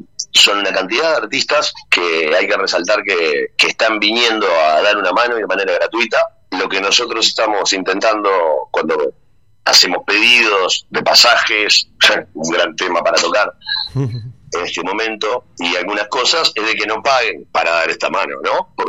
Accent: Montevideo, Uruguay; now in Punta del Diablo, Uruguay; somos músicos de Montevideo, allá supimos armar eventos. Yo tocaba … se llamaba mi banda de Montevideo, tocamos durante mucho tiempo, y él es el cantante de … Y bueno, y nos encontramos con que luego que yo me vine a Punta del Diablo

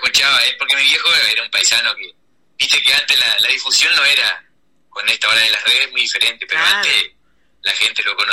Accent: Salto, Uruguay; Sí, somos todos salteños.

